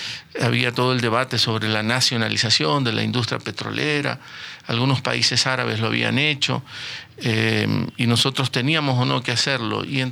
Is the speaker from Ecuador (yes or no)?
yes; Guayaquil, Guayas, Ecuador; mis hermanos y una familia muy numerosa, todos guayaquileños, yo también, yo viví hasta mis 23 años en Guayaquil